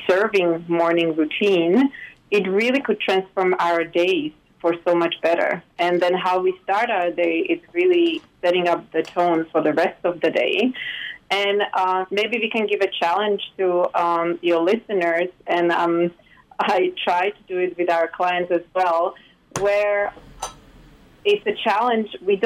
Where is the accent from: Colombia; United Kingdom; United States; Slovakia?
Slovakia; moved away; because we are both from Slovakia